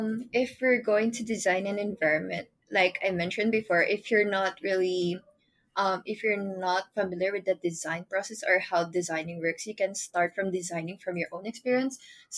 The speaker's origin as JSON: {"language": "English", "country": "Philippines", "said": "maybe she's Filipino because I'm Filipino."}